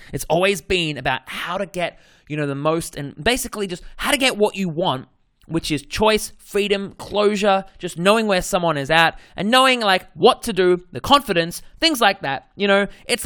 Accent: Australia; accent: Australian; You know, in Australia, mate, when we're in year 10, I think it's like 16, that's my Australian fucking accent.

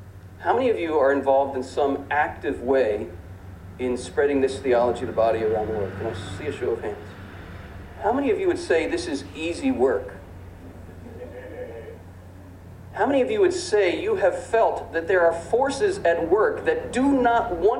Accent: United States; And as an American, the stunningness of this announcement was compounded by the fact that President Reagan had just been shot a few weeks earlier.

